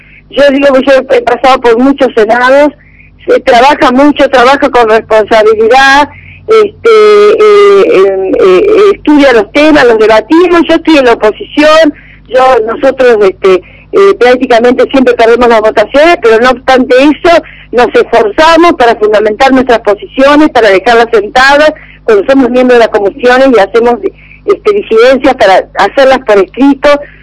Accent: Argentina; como provinciano de ustedes, como argentino, siente una gran desazón

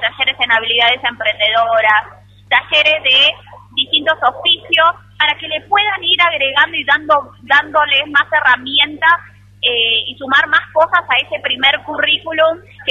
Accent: Buenos Aires, Argentina; Yo soy de la provincia de Buenos Aires

